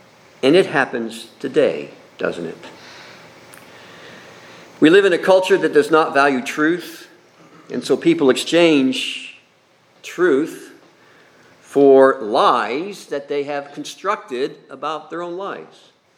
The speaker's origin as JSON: {"language": "English", "region": "Midwest", "country": "United States", "tie": "born or raised there", "said": "I grew up in the Midwest, Central Time, and there used to be a PSA, public service announcement, that would come on the television set right when the news was starting"}